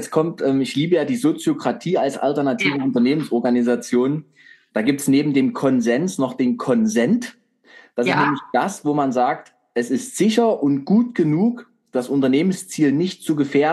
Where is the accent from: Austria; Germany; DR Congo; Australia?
Germany; aber ich bin ja selber Deutscher. Ich sag, wir Deutschen machen ganz häufig Dinge